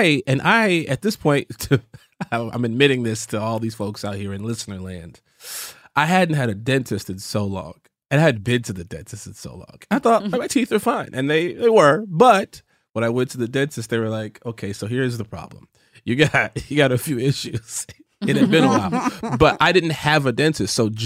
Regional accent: Chicago, Illinois, United States; I'm from Chicago and I don't have an accent.

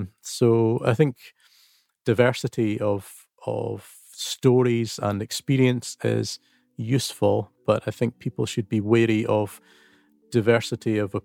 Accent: Arbroath, Scotland, United Kingdom; back to my hometown of Arbroath on the East Coast.

